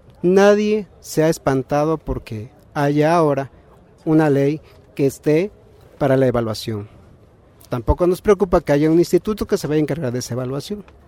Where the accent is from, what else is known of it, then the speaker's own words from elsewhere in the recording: Mexico; como todo mexicano